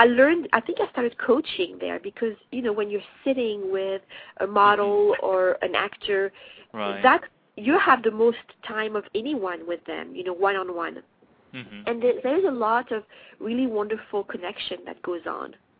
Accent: Paris, Île-de-France, France; English is a second language; I mean, I grew up in Paris where my parents were pretty pretty high profile social people.

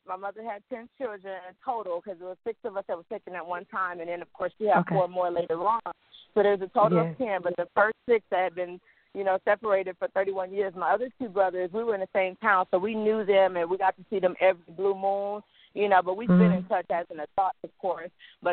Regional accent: Saginaw, Michigan, United States; And I have to add that I'm from Saginaw, Michigan, which is a small town.

